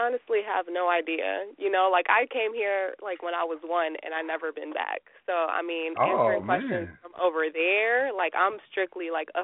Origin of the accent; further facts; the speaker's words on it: Puerto Rico; now in United States; Basically, I am from Puerto Rico.